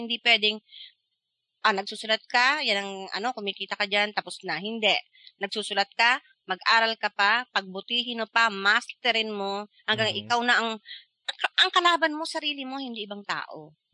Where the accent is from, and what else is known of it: Oriental Mindoro, Philippines